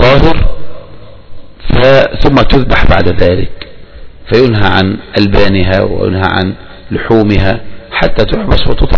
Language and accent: Arabic; Egypt; والجراد هو ما نسميه نحن هنا عندنا في مصر النطاط